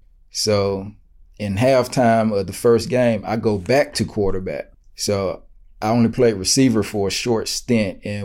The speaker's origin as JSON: {"language": "English", "town": "Greenwood", "region": "South Carolina", "country": "United States", "tie": "born or raised there", "said": "Small town, only like 20, 30,000 people. So, you know, the only thing to do there is play sports."}